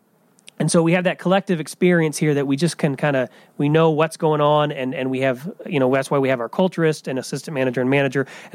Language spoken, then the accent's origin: English; Indiana, United States; So I came from Indiana originally